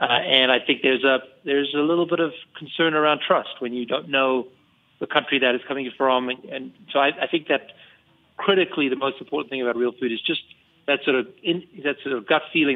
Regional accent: South Africa; now in Boulder, United States; I come from South Africa. I'm an immigrant. And I have tried California, I've tried New York, I've driven around the country as far as I could find, and I've settled on Boulder. I've been here about 16 years.

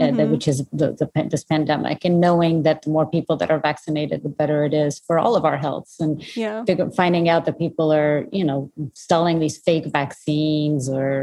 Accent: Portugal; English is a second language; So I was born and raised in Portugal

